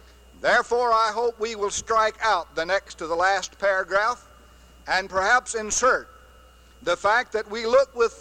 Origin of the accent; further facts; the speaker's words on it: Louisiana, United States; Mr. Chairman, I'm from Louisiana.